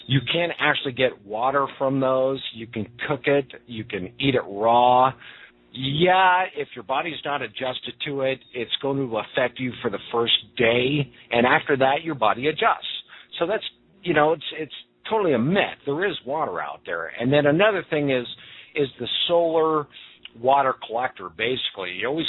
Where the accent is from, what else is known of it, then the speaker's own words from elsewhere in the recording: Pacific Northwest, United States; I came from the Pacific Northwest, where I was trained in the woods, and of course, in Washington State, for instance, there's a lot of water.